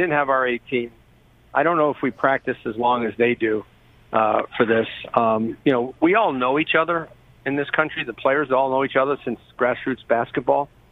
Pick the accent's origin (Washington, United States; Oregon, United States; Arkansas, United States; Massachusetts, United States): Massachusetts, United States; Boston; I grew up in East Boston, Massachusetts.